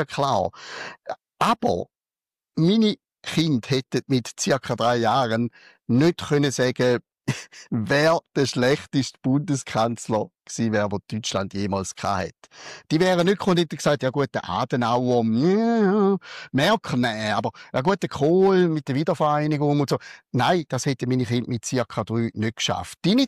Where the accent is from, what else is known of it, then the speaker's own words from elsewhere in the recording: Switzerland; accent: Swiss German; im Schweizerdeutschen, zumindest in meinem Dialekt